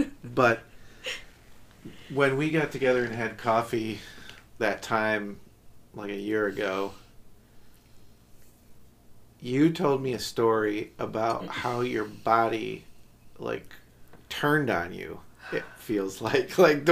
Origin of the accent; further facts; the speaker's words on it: Sturgis, Michigan, United States; now in Kalamazoo, United States; I actually did orchestra with her older sister growing up in the Sturgis public schools.